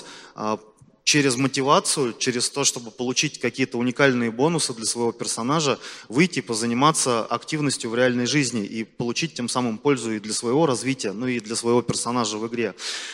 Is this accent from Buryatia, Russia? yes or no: yes; Buryatia, Russia; now in Saint Petersburg, Russia; я действительно родился и вырос в Республике Бурятия. И в Санкт-Петербурге живу уже достаточно продолжительное время, порядка 13 лет. И для меня Петербург уже давно стал родным городом.